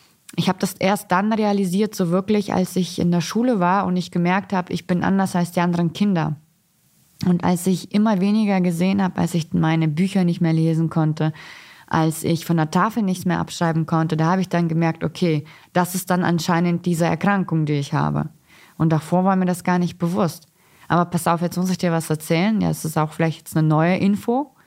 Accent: Kazakhstan; moved away; also born or lived in Russia; ich komme ja gebürtig aus Kasachstan. Das heißt, wir hatten dort überhaupt keine Möglichkeiten und in Russland auch nicht. Ich habe da ja auch 3 Jahre gelebt.

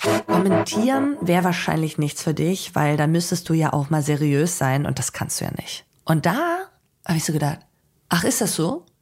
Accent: Bad Segeberg, Schleswig-Holstein, Germany; also born or lived in Cologne; now in Hamburg, Germany; Nein, in Schleswig-Holstein in Bad Segeberg. Aber ich bin dann ja ganz schnell nach Köln gezogen und dann war das ja meine Herzensstadt oder es ist auch immer noch meine Herzensstadt. Aber Hamburg, das ist meine Wahlheimat

